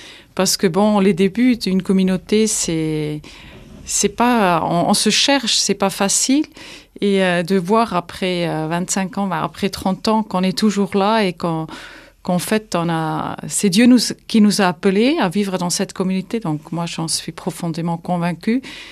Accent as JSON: {"language": "French", "region": "German-speaking Switzerland", "country": "Switzerland", "second_language": "French", "moved": "yes", "lives_now": "France", "said": "Donc, je suis arrivée en 2001. De Suisse et Suisse alémanique, donc j'étais, oui, fragile et pauvre parce que je ne parlais pas le français."}